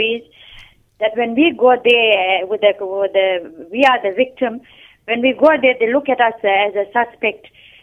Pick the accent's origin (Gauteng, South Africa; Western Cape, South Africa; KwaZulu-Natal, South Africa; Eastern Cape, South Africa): KwaZulu-Natal, South Africa; Durban; No, I'm not from KwaMashu. I'm from Durban.